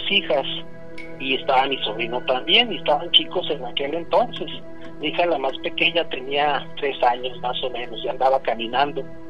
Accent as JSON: {"language": "Spanish", "region": "Aguascalientes", "country": "Mexico", "tie": "born there", "said": "yo nací en Aguascalientes y en Aguascalientes he oído muchas historias"}